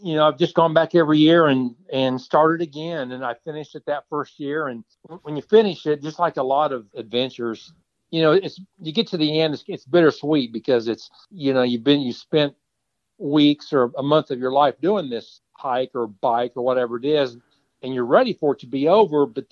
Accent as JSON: {"language": "English", "region": "Kansas", "country": "United States", "said": "I'm from Kansas."}